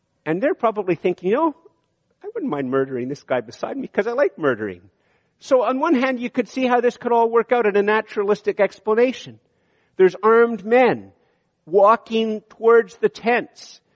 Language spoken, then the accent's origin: English; Canada; We're too well brought up and we're too Canadian to act on it